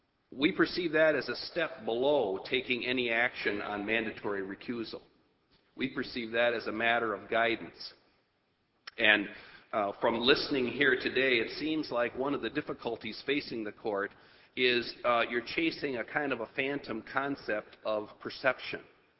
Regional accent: Mauston, Wisconsin, United States; I'm from Mauston, Wisconsin

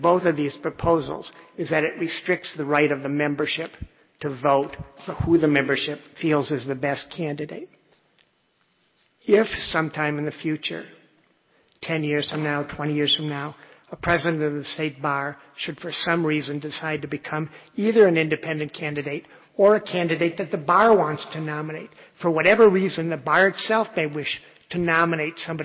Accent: Madison, Wisconsin, United States; I'm a lawyer from Madison, this year past president of the state bar.

